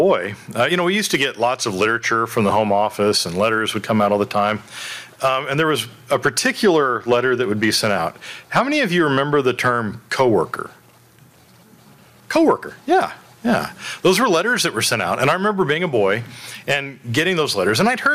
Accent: Texas, United States; And I was a kid growing up in East Texas.

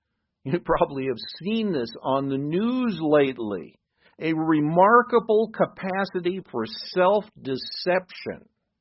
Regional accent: Midwest, United States; I know I grew up in the Midwest in the farm country that I was in.

